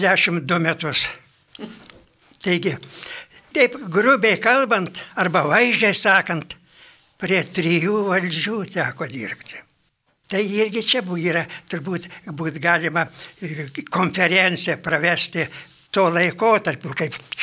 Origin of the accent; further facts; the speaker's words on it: Samogitia, Lithuania; aš esu lietuvis iš Žemaitijos, nemoku rusų kalbos ir todėl galiu rašyti tik lietuviškai.